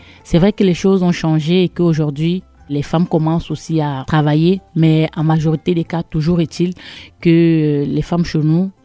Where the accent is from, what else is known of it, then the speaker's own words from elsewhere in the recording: West, Cameroon; je viens du Cameroun. Le Cameroun, c'est un pays premièrement sous deux colonisations.